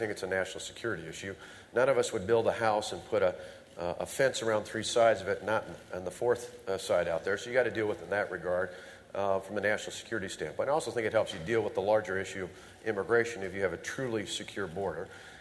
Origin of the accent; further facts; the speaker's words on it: Plainfield, Iowa, United States; also born or lived in Colorado Springs; In 1970, my family moved. I was born in Colorado Springs. My dad was a preacher there, but his first big church, well, not big church, but his first full church was in Plainfield, which is just north of Waverly